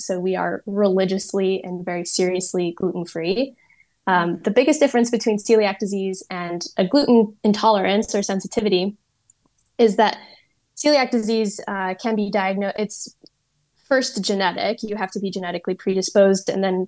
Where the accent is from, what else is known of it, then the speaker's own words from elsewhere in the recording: United States; now in Florence, Italy; I post just all about my life as a celiac living in Florence as an American.